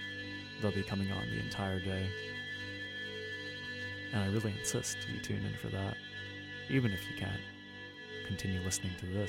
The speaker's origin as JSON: {"language": "English", "town": "Vancouver", "region": "British Columbia", "country": "Canada", "tie": "born or raised there", "said": "growing up in Vancouver, sort of ambiguous understanding of my Chinese heritage"}